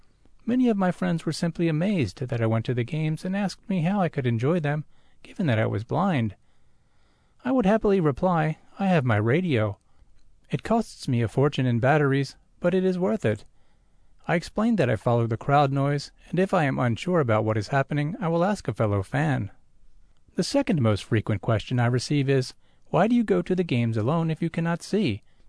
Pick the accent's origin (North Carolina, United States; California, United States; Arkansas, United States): California, United States; San Jose; I grew up in San Jose, California, and we would often travel to Oakland or San Francisco